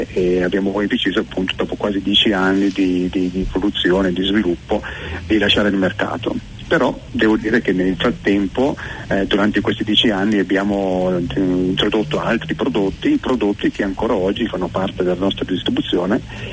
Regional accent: Occhiepo Superiore, Piedmont, Italy; moved away as an adult; io sono di Biella o di Occhiepo Superiore, un paesino di 2000 persone, e Sydney era diventata troppo caotica. Siamo partiti dopo il 2000, dopo le Olimpiadi.

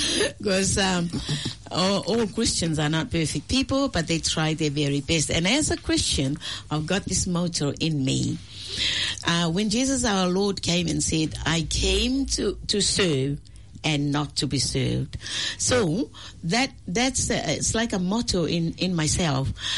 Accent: Potasi, Atua, Samoa; born there; I was born in the Pearl of the Pacific. People call it the Pearl of the Pacific, which is Samoa.

